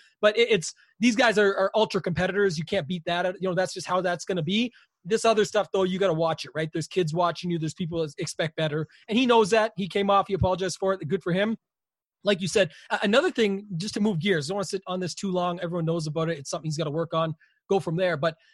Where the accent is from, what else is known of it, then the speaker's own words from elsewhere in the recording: Canada; No, I'm Canadian, man.